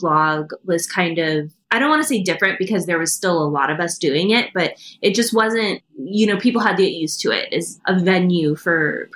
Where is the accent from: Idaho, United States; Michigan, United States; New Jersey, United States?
Idaho, United States; now in Los Angeles, United States; You know, I'm from Idaho, so it's very meat and potatoes, lots of meatloaf and potato recipes.